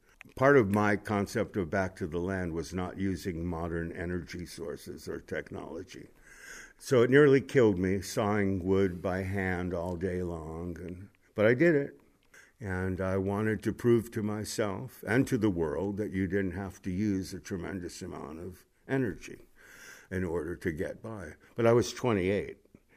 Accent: Illinois, United States; also born or lived in Bronx, United States; I was born in the Bronx, New York, September 1st, 1947. And I finished high school in Illinois.

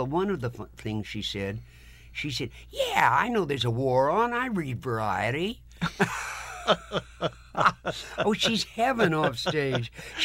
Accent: Palm Springs, California, United States; I come from Palm Springs

